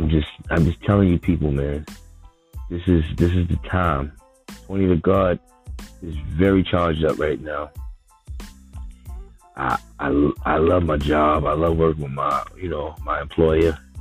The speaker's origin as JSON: {"language": "English", "town": "Bronx", "region": "New York", "country": "United States", "moved": "yes", "said": "I come from the Bronx, so most of my friends, if they're not in prison, they're dead, or they moved away like myself"}